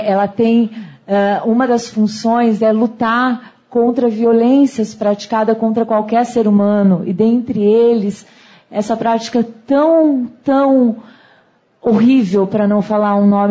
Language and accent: Portuguese; Bragança Paulista, São Paulo, Brazil; now in São Paulo, Brazil; Eu sou de São Paulo, na verdade eu sou de Bragança Paulista, terra da linguista.